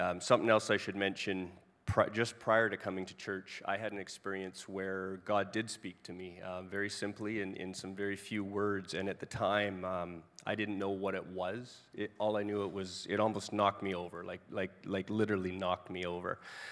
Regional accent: British Columbia, Canada; We're from Vancouver Island, just as a reference.

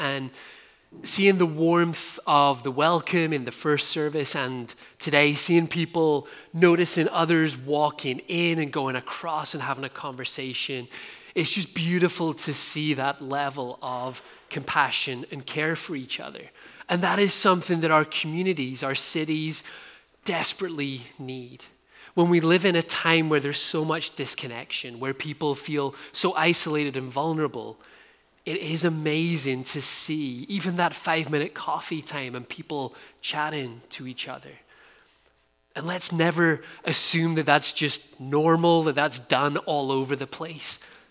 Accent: Ulster, Ireland; accent: Irish; now in Canada; my accent is not from Ontario. I grew up on the north coast of Ireland, so there's also a bit of a Scottish lilt

